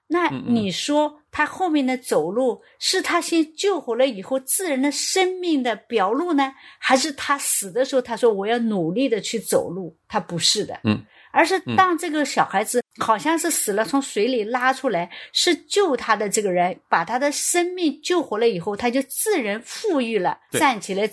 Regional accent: Yangtze River area, China; 我从小在那长江边长大

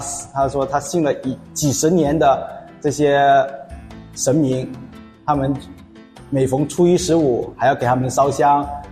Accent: Malaysia; 我来自一个马来西亚的华裔家庭，然后我在家庭在20年前呢是属于道教佛教的传统信仰的这样的一个情况。

